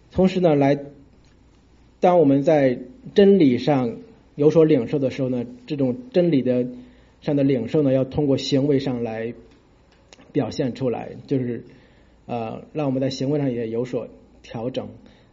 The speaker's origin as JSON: {"language": "Chinese", "country": "China"}